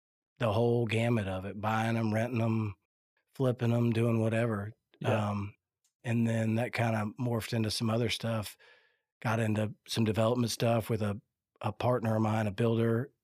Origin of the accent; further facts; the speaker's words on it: Gainesville, Florida, United States; But no, I grew up in Gainesville. I went to school down there. I played baseball at Florida. I lived down there a little while after coached and taught school, actually. I taught high school. And then I moved up here in 06.